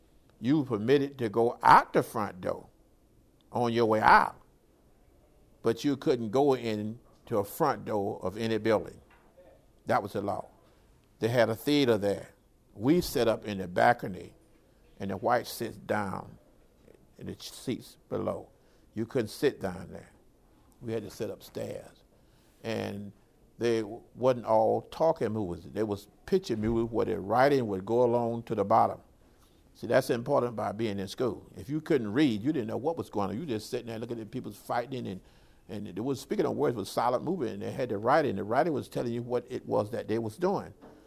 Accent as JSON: {"language": "English", "town": "Fort Myers", "region": "Florida", "country": "United States", "moved": "yes", "lives_now": "Miami, United States", "said": "1943. We came from Fort Myers, Florida. I went to school for a while at Dunbar High School in Fort Myers."}